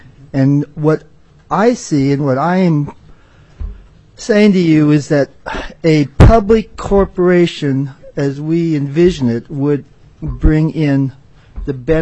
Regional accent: Anchorage, Alaska, United States; I'm from Anchorage, but we have offices throughout the state

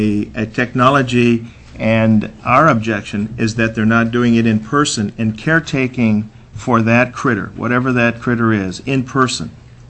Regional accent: Anchorage, Alaska, United States; I'm from South Anchorage, representing the pineapple part of the state of Alaska.

